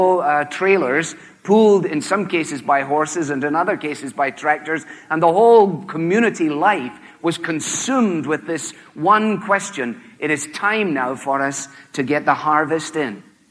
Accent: Glasgow, Scotland, United Kingdom; I grew up in Glasgow, which is a big city, the second city of the British Empire at that time, and took vacations way up in the north of Scotland.

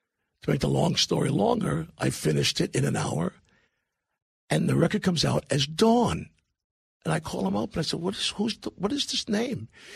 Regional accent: New York, United States; and I didn't sound like I was from New York at all.

